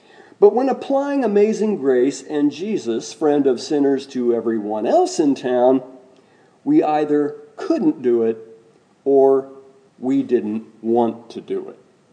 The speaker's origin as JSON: {"language": "English", "region": "Midwest", "country": "United States", "tie": "born or raised there", "said": "Do I know this because it was my hometown? Do I know this because it was the Midwest? Or do I know this because my hometown was in the middle of Ku Klux Klan country?"}